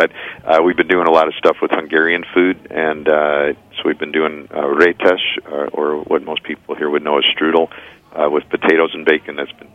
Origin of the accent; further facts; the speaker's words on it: Chicago, Illinois, United States; You know, I grew up in Chicago, and there's all the tradition of barbecue and ribs